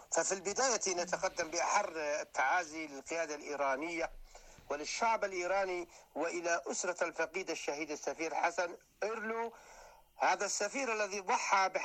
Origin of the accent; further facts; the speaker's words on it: Yemen; في ظل العدوان الغاشم على بلادنا اليمن